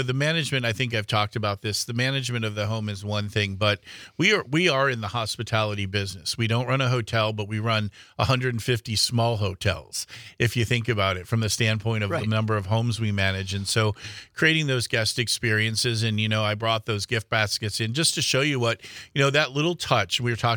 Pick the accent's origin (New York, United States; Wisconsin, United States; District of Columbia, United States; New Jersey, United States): Wisconsin, United States; Milwaukee; I grew up in Milwaukee and we started going to Packer games at County Stadium.